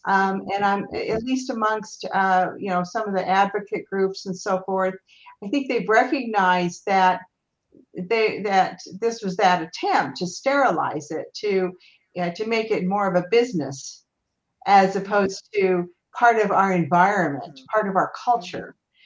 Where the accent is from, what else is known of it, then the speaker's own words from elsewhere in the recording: Grand Junction, Colorado, United States; I'm in Grand Junction, Colorado, and I've lived here all my life.